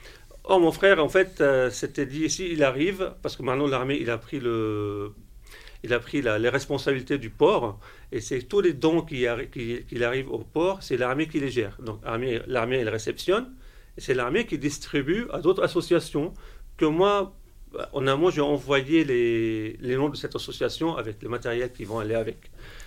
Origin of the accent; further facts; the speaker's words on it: Lebanon; moved away as an adult; vraiment c'est ce qu'on a vécu au Liban avant, parce que moi quand même j'ai vécu jusqu'à 25 ans dans mon pays d'origine.